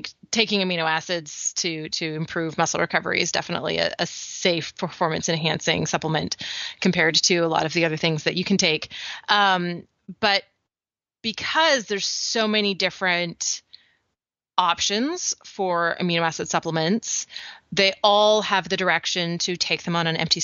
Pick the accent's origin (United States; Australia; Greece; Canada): Canada; British Columbia; because I grew up on the West Coast of Canada, it usually makes recording the podcast really challenging. Plus, for some reason, nobody that I stay with in Canada has true high-speed internet.